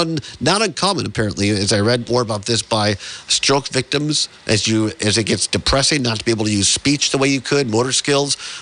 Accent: Richland Center, Wisconsin, United States; I always thought it was cool growing up out there and seeing that.

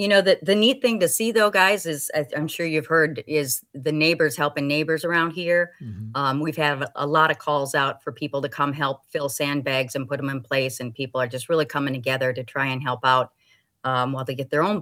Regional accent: Shawano, Wisconsin, United States; Again, I grew up on the Wolf River in Shawano, and I've never seen anything like this.

